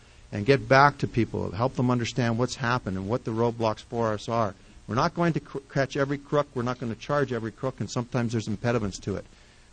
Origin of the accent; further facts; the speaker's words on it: Edmonton, Alberta, Canada; now in Lethbridge, Canada; born and raised in Edmonton, and no slight to it, but it's a good place to be from, far away from, in my opinion.